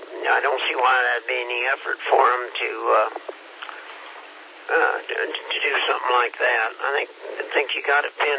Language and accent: English; Kansas, United States; It took me a little while, but I'm from Kansas and we're a little slow.